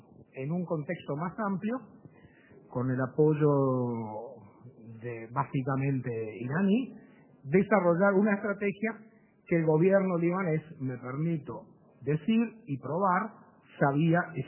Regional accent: Uruguay; somos uruguayos y judíos

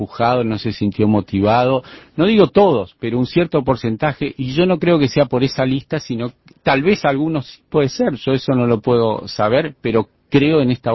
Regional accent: Uruguay; nosotros también somos uruguayos

